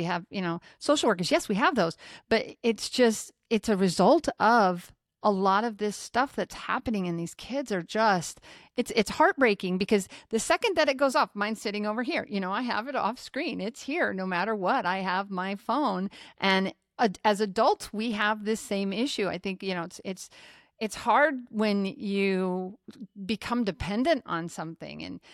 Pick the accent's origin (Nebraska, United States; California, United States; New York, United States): Nebraska, United States; and I grew up in Nebraska